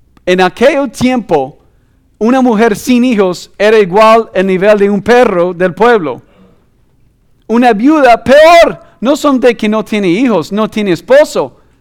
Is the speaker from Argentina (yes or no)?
no; Nicaragua; todo lo que yo he sufrido como mujer nicaragüense